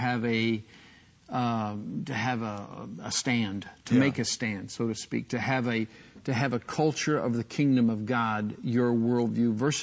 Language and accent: English; Midwest, United States; I remember as a kid, you know, growing up in the Midwest, and learning to swim at, you know, 5, 6, 7, whatever it was.